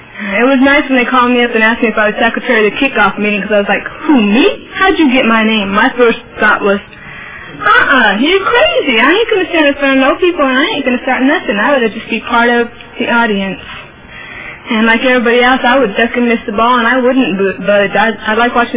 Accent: Fresno, California, United States; And Fresno's my hometown where I was doing my stuff when I got started.

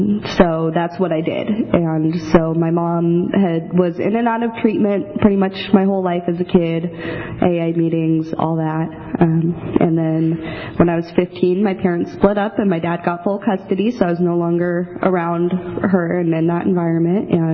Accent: Seattle, Washington, United States; now in Valley, United States; I grew up in Seattle, Washington. I was born and raised there. And I moved to the Valley in March 2016.

